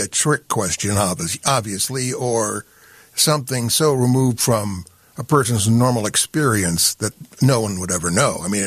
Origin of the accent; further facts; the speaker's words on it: Ann Arbor, Michigan, United States; as the host, I am also from Ann Arbor, as I have said numerous times.